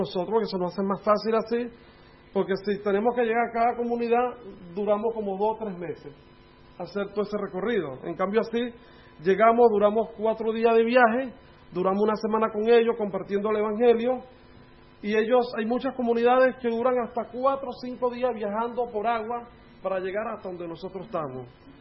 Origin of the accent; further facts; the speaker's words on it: Puerto Ayacucho, Amazonas, Venezuela; Estoy de ahí, de Puerto de Ayacucho, y ahí lo que me hay es indígena, porque de donde yo soy es la capital